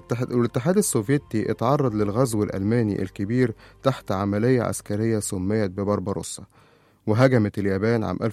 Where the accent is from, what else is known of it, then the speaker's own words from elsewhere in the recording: Egypt; وهنا بدأت حرب العالمين المشهورة عندنا في مصر